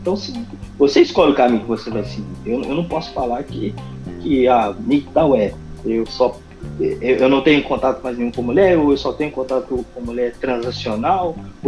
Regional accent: Brazil; falando sobre algumas coisas do meu ponto de vista como brasileiro

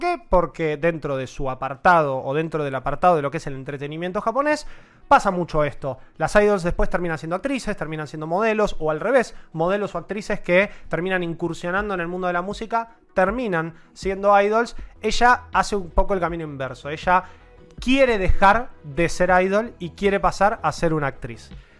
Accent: Argentina; Me encanta ser argentino, me encanta poder estudiar y leer y escuchar y entender el idioma, pero me encanta mi país

